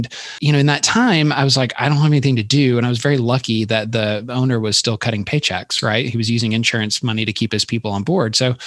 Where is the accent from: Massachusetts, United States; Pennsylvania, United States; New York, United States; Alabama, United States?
Alabama, United States; So I'm from Alabama, which is kind of a wild place to be in the technology industry